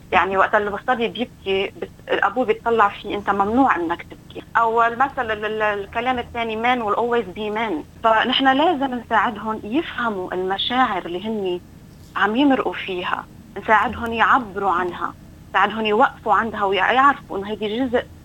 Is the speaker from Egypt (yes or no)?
no; Lebanon; أني جيت من لبنان وتربيت على التربية الشرقية